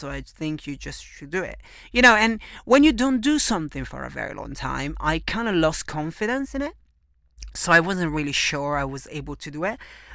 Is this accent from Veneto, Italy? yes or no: yes; Venice, Veneto, Italy; born there; English is a second language; moved away as an adult; I am 26 years old. I was born in Italy, precisely in Venice, one of the most romantic cities in the world.